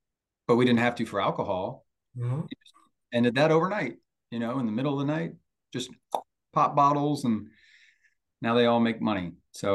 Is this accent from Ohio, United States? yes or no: yes; Ohio, United States; I'm going to say, "What? I'm from Ohio. What are you doing here?